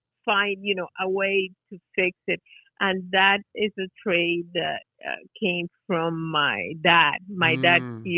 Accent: Maracaibo, Zulia, Venezuela; I was born in Maracaibo.

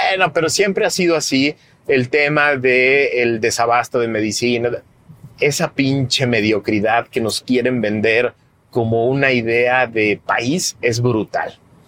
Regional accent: Mexico; es una cosa que adolecemos, sí, los mexicanos

